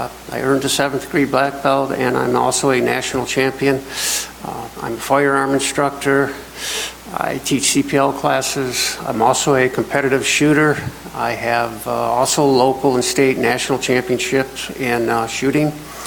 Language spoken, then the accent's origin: English; St. Clair, Michigan, United States; Born and raised in St. Clair, actually born in St. Clair, believe it or not, at a little hospital.